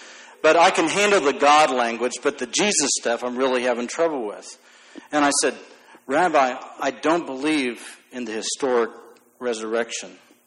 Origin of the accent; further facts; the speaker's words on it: United States; I'm as United Methodist as I am an American.